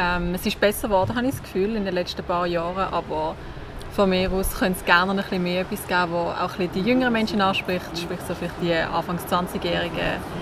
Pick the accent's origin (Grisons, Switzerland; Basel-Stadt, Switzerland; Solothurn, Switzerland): Basel-Stadt, Switzerland; Basel; ich bin in Basel aufgewachsen, lebe schon seit immer hier.